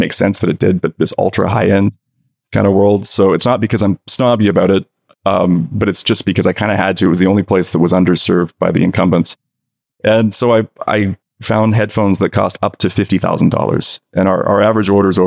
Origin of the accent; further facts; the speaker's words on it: British Columbia, Canada; I'm Canadian. I live in Vancouver, technically.